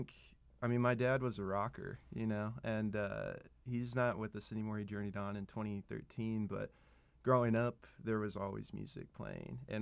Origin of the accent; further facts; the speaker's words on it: Nebraska, United States; born or raised there; now in Minnesota, United States